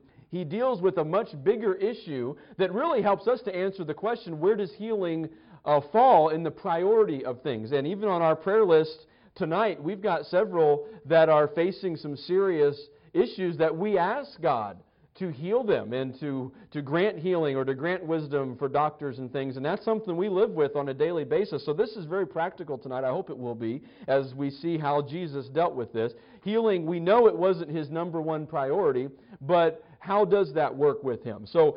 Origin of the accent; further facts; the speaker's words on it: Broken Arrow, Oklahoma, United States; Well, growing up in the Tulsa area for a few years, we were pretty close.